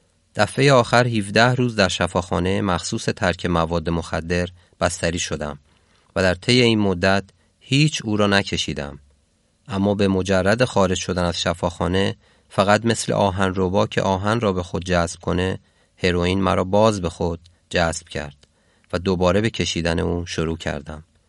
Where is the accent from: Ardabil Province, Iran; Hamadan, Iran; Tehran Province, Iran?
Tehran Province, Iran; Tehran; من از ایران هستم و در شهر تهران تولد شدم.